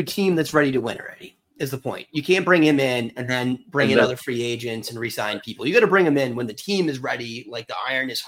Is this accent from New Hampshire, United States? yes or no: yes; New Hampshire, United States; I mean, I grew up in New Hampshire too, so New Hampshire people hunt.